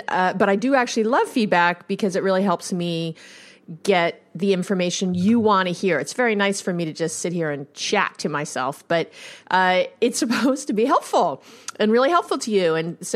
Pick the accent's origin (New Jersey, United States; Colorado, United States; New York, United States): New York, United States; I'm a Jew from New York